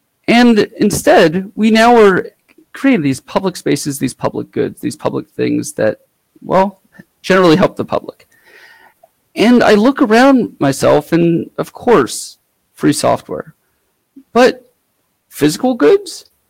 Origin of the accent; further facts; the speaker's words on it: Seattle, Washington, United States; So I'm from Seattle, and I'm co-organizer of SGL, the Seattle GNU Linux Conference.